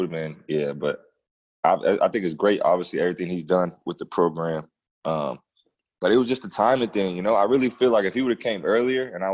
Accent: Norfolk, Virginia, United States; Even though I lived in, you know, I grew up in Norfolk, Virginia.

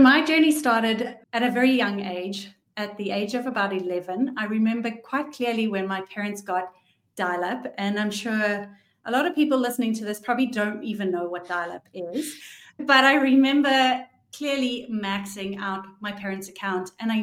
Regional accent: South Africa; moved away as an adult; also born or lived in Paris, France / London, United Kingdom; So I packed my bags and I moved from South Africa, which is where I'm originally from. And I moved to Paris and I was a nanny there for a year. And then I moved to London and I lived in London for 8 years

